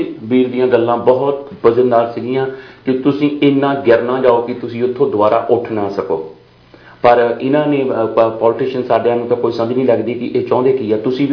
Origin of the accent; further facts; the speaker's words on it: Punjab, India; moved away; ਮੈਂ ਜਲੰਧਰ ਡਿਸਟ੍ਰਿਕਟ ਤੋਂ ਬਿਲੋਂਗ ਕਰਦਾ